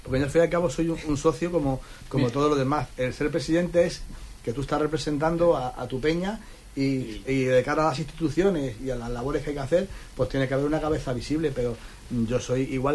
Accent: Madrid, Community of Madrid, Spain; No soy de Madrid, pero los de Madrid somos de donde queremos, entonces también soy de Huelva.

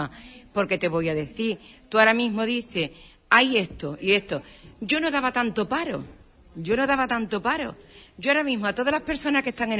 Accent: Huelva, Andalusia, Spain; Y estoy trabajando y estoy dejando ese dinero en mi tierra. Hablemos por Huelva, como cada cual pida por su ciudad. Pero te hablo de la nuestra, que hay un montón de parados.

